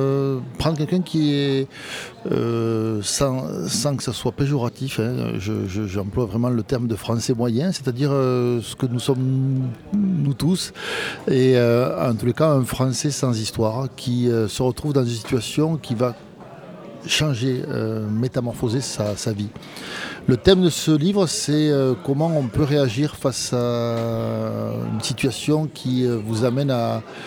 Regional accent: Occitanie, France; Je suis donc originaire du sud de la Haute-Garonne, près des Pyrénées

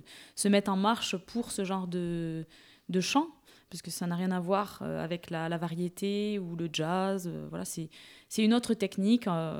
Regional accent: Cassagne, Occitanie, France; also born or lived in Toulouse; Je viens de Toulouse. Enfin, je suis née à Toulouse. Mais je viens plus précisément de plus près des Pyrénées. Un petit village qui s'appelle Cassagne, qui n'est pas loin de Salis-du-Salat.

